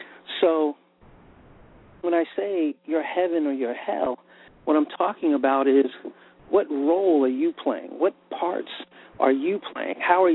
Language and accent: English; United States; We were born in the United States. We were raised in the United States.